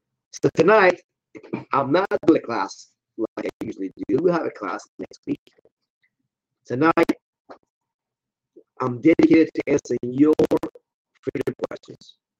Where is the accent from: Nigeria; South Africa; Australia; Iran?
Iran; now in United States; I came from Iran